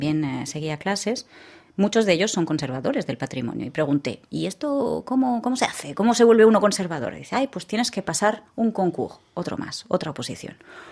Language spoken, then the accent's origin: Spanish; Aragon, Spain; also born or lived in Catalonia; Soy muy cabezota aragonesa, que no dejo de ser, por muy catalana que me sienta.